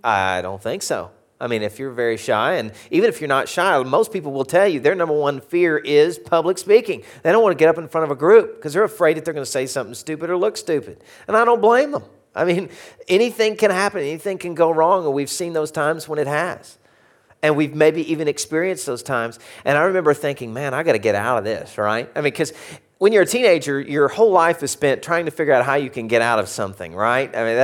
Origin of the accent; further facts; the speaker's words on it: Arkansas, United States; It's not just because I'm from Arkansas.